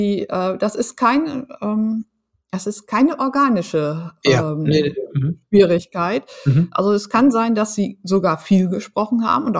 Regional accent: Lower Saxony, Germany; ich bin auf dem Land groß geworden, im Emsland.

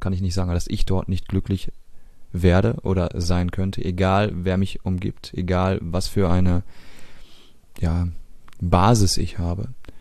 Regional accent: North Rhine-Westphalia, Germany; Ich bin auf dem Land aufgewachsen, überwiegend. Und meine Kindheit habe ich in einem kleinen Nest verbracht, nahe Xanten, umgeben vom Rhein und der Xantener Nordsee, einem Baggerloch.

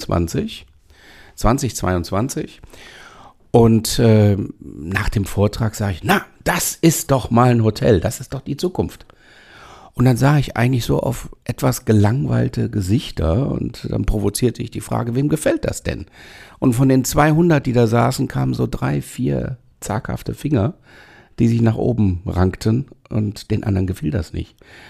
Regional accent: Cologne, North Rhine-Westphalia, Germany; als Kölner

